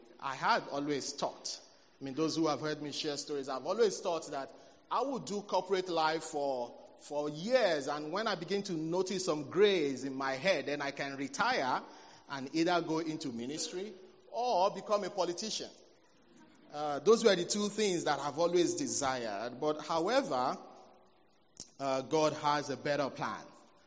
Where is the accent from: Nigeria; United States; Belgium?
Nigeria; now in United Arab Emirates; I'm a Nigerian, but UAE has been home for us for a couple of years.